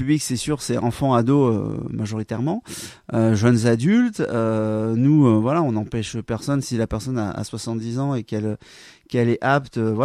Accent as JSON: {"language": "French", "town": "Quimper", "region": "Brittany", "country": "France", "tie": "born there", "said": "Moi je suis né à Quimper, donc c'est cool d'avoir offert ça là."}